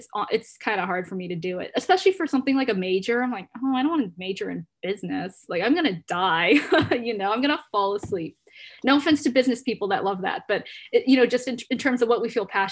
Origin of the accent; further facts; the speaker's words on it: Houston, Texas, United States; I'm totally fine saying I'm a Houstonian, you know, I'm an American.